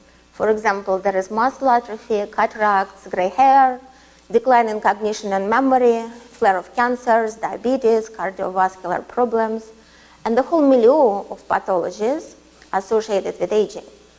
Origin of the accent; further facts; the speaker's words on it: Russia; as you probably have guessed, I come from Russia